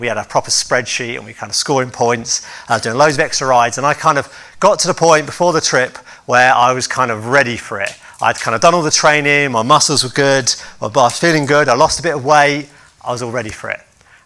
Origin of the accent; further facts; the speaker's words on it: United Kingdom; Now, I don't know, I'm British, I'm not used to all the heat